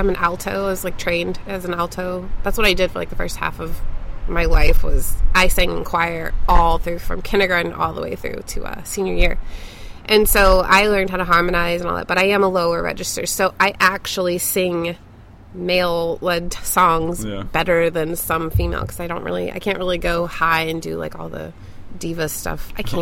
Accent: St. Louis, Missouri, United States; I am. I grew up in West County.

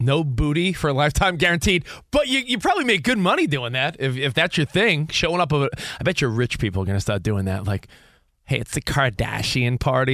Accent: New York, United States; Yeah, Camino's from Jersey, I'm from New York, but we, as little kids, were like, oh.

